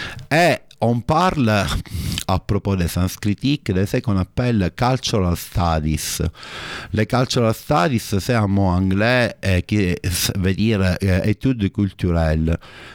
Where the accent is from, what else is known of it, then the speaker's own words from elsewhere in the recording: Italy; French is a second language; now in France; moi je suis italien, donc en tant qu'étranger, je n'ai pas le droit de voter.